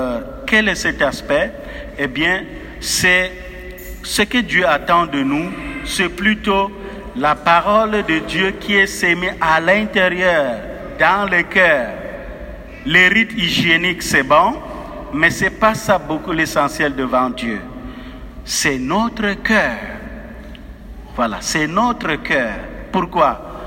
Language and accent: French; Far North, Cameroon; moi je viens de la savane du Nord Cameroun, dans la région de l'extrême nord